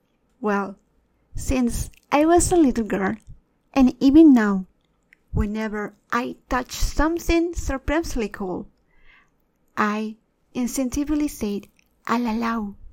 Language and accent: English; Peru; English is a second language; In my home country of Peru